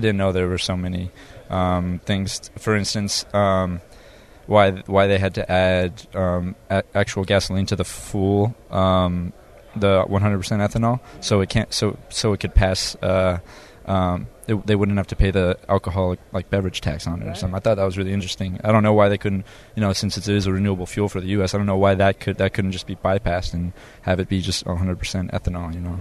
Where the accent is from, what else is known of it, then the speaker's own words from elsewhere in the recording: North Carolina, United States; I grew up in North Carolina, but I haven't spent a lot of time on farms and stuff.